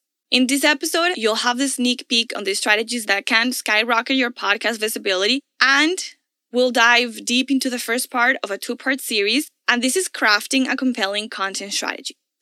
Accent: Venezuela; now in Miami, United States; in my alma mater back in Venezuela. And I was doing that from Miami.

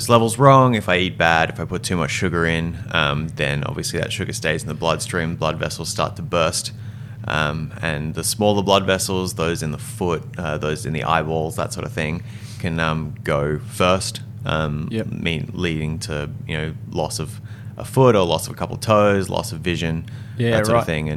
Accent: Brisbane, Queensland, Australia; So I was born and bred in Brizzy. Went to school at Churchy, just down the road.

